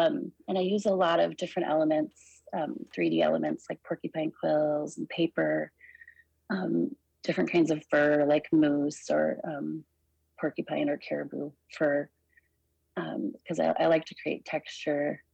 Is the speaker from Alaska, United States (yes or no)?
yes; Fort Yukon, Alaska, United States; now in Fairbanks, United States; I'm from Fort Yukon and Gwich'in, and now I live in Fairbanks with my family.